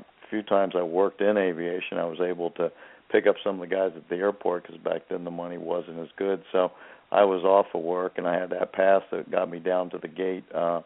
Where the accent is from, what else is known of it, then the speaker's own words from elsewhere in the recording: Miami Beach, Florida, United States; We worked Miami Beach, was my hometown.